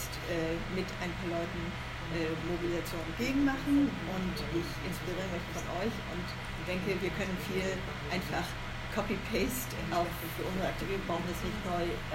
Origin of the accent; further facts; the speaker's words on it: Switzerland; ich komme aus der Schweiz